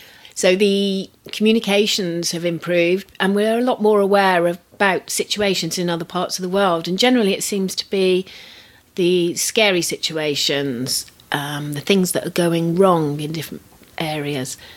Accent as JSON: {"language": "English", "country": "United Kingdom", "said": "because after all, I'm very British in that way"}